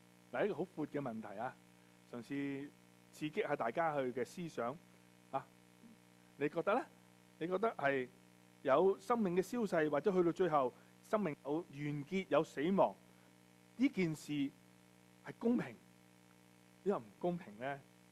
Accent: China; 係所以其實係可能並唔係好似我哋中國人講話人死如燈滅咁啦嚇。

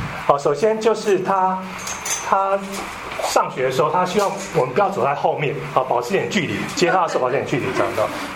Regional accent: Taiwan; moved away as an adult; now in United States; 那我是从台湾来美国，那可能跟大多数的人一样哈，就是认真念书，然后考托福 GRE 来美国念书，工作留下来这样子。

